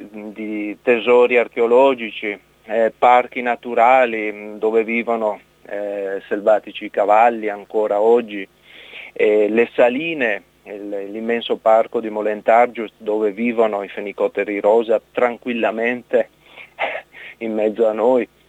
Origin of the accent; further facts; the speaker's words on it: Venice, Veneto, Italy; io sono veneziano e lavoravamo già nel campo turistico, avevamo una piccola struttura a Venezia